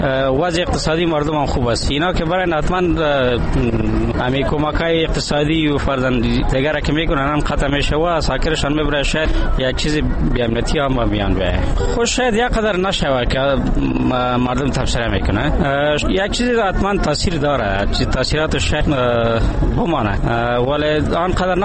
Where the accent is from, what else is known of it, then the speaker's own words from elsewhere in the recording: Afghanistan; ما شما خودم افغان هستیم